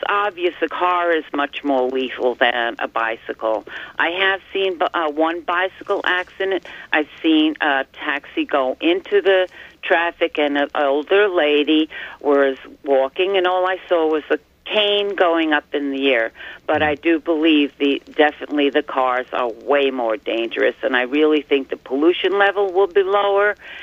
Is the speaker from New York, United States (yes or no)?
yes; Manhattan, New York, United States; I'm from Manhattan on the Upper East Side. Hi. I've lived here for 48 years.